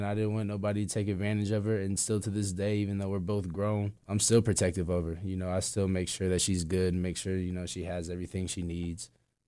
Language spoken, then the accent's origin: English; Portland, Oregon, United States; Growing up in Portland was, you know, it was kind of perfect in my eyes just because Portland is real laid back, but it's still accessible to everything.